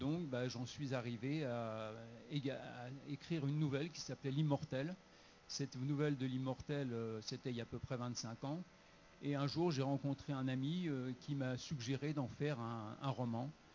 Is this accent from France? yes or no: yes; Paris, Île-de-France, France; je suis parisien, déjà, depuis plusieurs générations.